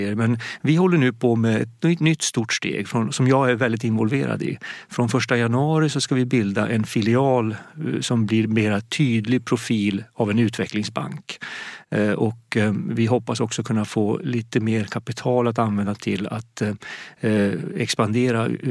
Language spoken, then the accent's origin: Swedish; Gällivare, Norrbotten County, Sweden; born there; Precis, det har säkert att göra med att jag är född i Gällivare. Mina föräldrar är tornedalingar uppifrån Pajala kommun i små byar där.